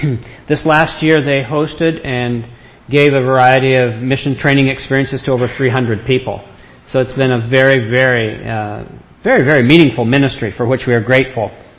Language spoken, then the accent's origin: English; Oregon, United States; I'm from Oregon, as you can tell.